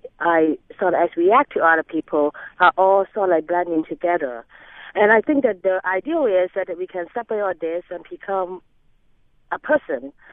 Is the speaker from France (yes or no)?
no; Hong Kong; now in United States; I actually don't think about myself being a Chinese as I grew up in Hong Kong. But it became more and more apparent after I moved here that I consider myself as a Chinese American or Asian American.